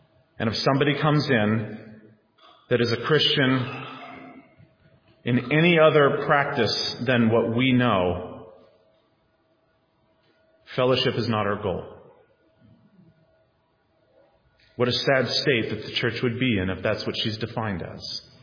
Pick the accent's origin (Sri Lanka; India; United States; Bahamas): United States; the South; now in New Hampshire; I mean, I grew up in the South.